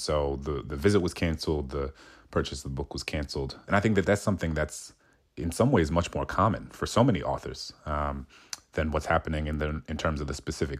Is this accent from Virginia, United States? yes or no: no; New Orleans, Louisiana, United States; because I grew up in New Orleans in the 90s